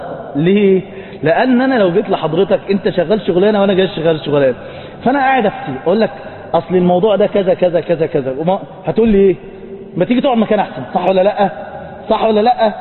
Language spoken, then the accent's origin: Arabic; Cairo, Cairo Governorate, Egypt; انتم عندكم هنا الجو خاله غير عندنا في القاهره